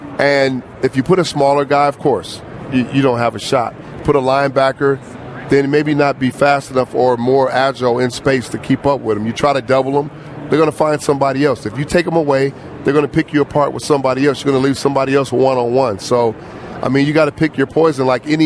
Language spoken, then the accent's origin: English; California, United States; And, of course, the Cali came from me because I was from Cali.